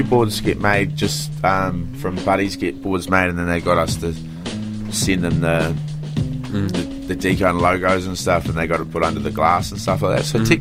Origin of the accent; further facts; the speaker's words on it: Mosgiel, Otago, New Zealand; I've never even had it, man. I grew up in Mosgiel.